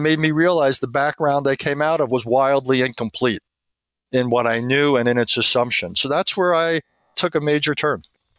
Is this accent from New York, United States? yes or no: yes; New York, United States; I grew up in New York, went to school at Oberlin, so not surprisingly, I came out of a very liberal background.